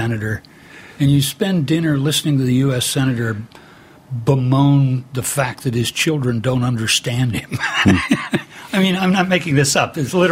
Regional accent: Midwest, United States; And I'm a Midwesterner. I'm still on the other side of the mountain, and culturally and every other way.

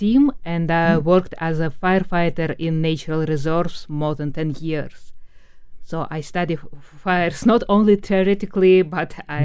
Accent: Russia; moved away as an adult; I'm from Russia, and in Russia, I worked as an ecologist, studied mainly grasslands, grassland ecology.

